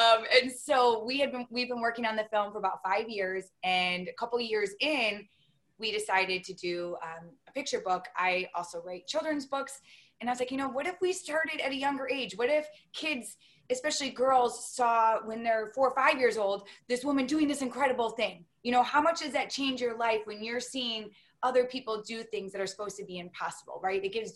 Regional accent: Detroit, Michigan, United States; I grew up in Detroit.

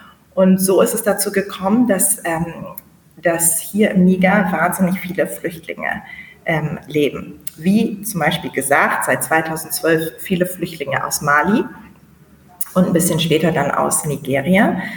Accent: Bremen, Germany; Ich komme aus Bremen, aus Norddeutschland

